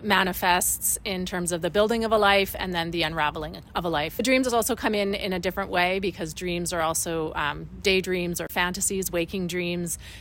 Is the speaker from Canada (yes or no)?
yes; Sparwood, British Columbia, Canada; my parents are both from Quebec, and I grew up in Sparwood, BC, in an Anglophone small town where definitely was culturally different than everybody around me